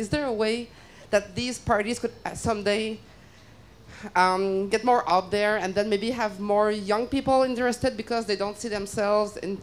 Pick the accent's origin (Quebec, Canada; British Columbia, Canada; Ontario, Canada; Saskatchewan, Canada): Quebec, Canada; Montreal; now in Ann Arbor, United States; I've been in Ann Arbor almost 4 years now. I'm originally from Montreal, Canada.